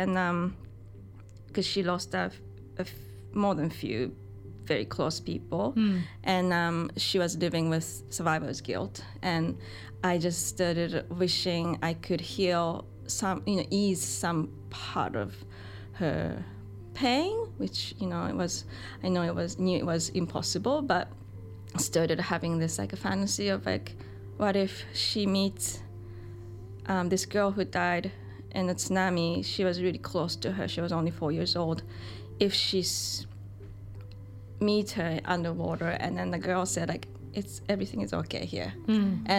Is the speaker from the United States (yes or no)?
no; Japan; And I'm originally from Japan